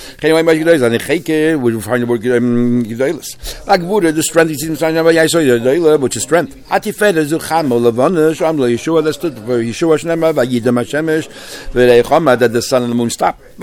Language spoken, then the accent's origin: English; New York, United States; I remember when I grew up in New York, I went to the Lubav Yeshiva in Bedford and Dean, and it was Bedford Stuyvesant